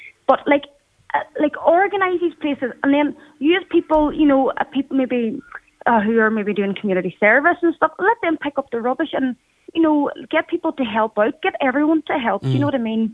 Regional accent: Convoy, Ulster, Ireland; so we're from Convoy. On Friday evening, we travelled to Letterkenny.

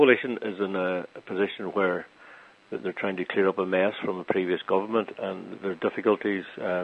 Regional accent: Lifford, County Donegal, Ireland; she was a good Donegal connection. I'm all over from Lifford, so we had something in common from day one.

